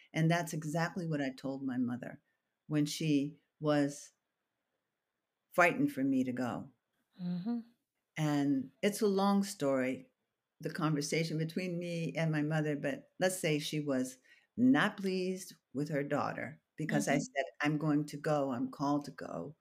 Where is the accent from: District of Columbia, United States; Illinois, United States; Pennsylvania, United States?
District of Columbia, United States; Washington; Well, I grew up in Washington, D.C., when it was still called Chocolate City.